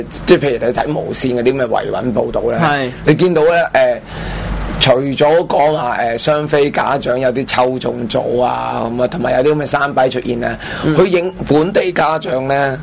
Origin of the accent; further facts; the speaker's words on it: China; 我大陸人嚟噶嘛